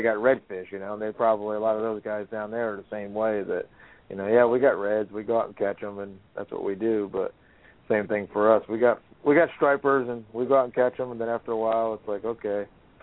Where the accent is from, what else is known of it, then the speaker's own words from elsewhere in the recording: Virginia, United States; I say that when I was in Florida working this past winter and I'd mention to anybody that I was from Virginia